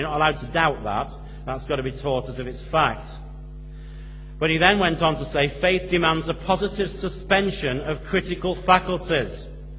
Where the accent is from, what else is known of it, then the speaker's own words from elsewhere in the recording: Leicester, East Midlands, United Kingdom; I come from Leicester, and a typical house in Leicester looks like this.